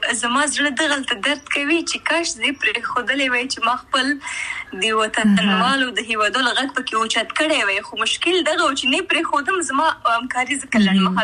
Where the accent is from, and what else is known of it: Afghanistan; now in Pakistan